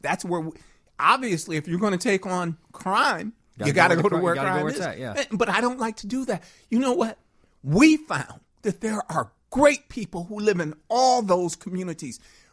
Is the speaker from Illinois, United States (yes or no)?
yes; Chicago, Illinois, United States; born or raised there